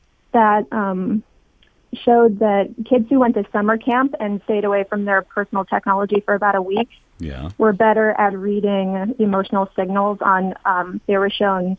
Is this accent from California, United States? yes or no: yes; California, United States; now in San Francisco, United States; I live in San Francisco. I grew up in Silicon Valley. I worked in tech before I started writing.